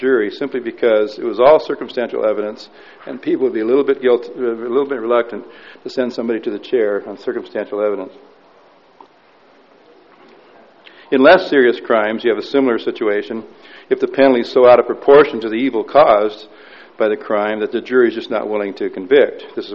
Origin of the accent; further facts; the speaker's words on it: Iowa, United States; like my home state of Iowa.